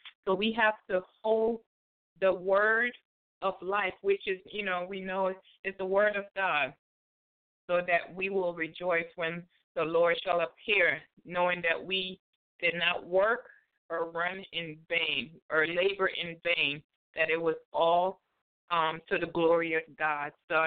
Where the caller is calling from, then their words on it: Virginia, United States; from Virginia.